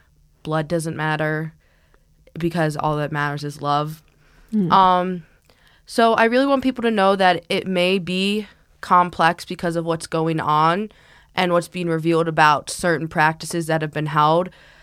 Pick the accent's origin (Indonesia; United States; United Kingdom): United States; Buffalo, New York; or I'm from Buffalo, so we had a lot of snow days.